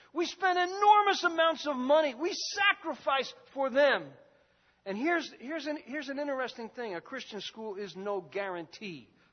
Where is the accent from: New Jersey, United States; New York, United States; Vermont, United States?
New Jersey, United States; Newark; She's from Newark, and I'm from Newark.